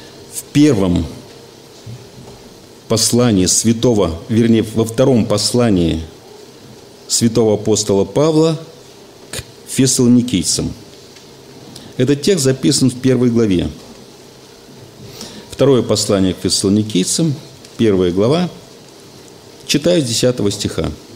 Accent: Saint Petersburg, Russia; born there; Родился я в Ленинграде, живу в Петербурге, там совершаю пресвитерское служение в одной из церквей нашего братства.

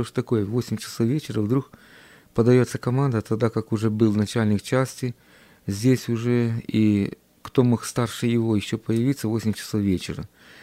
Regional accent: Kherson Oblast, Ukraine; Я родом из Херсонской области.

